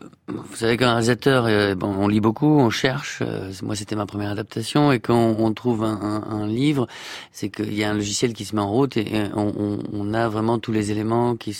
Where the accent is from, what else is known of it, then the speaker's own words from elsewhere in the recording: Belgium; en tant que belge, en tant que cinéaste de quartier